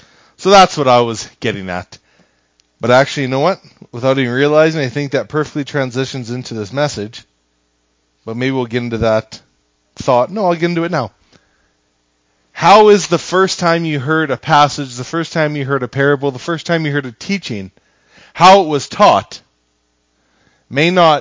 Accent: Alberta, Canada; Then I thought about being Albertan.

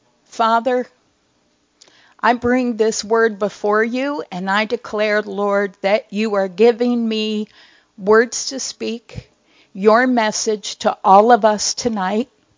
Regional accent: Kentucky, United States; because we're from Kentucky

